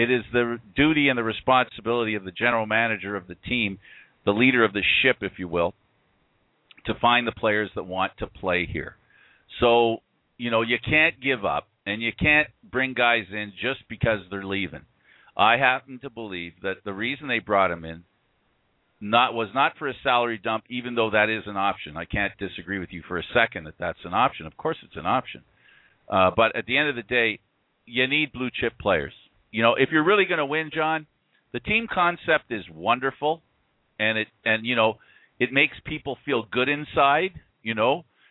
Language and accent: English; United States; now in Toronto, Canada; and I'm saying this as an American, not as a Canadian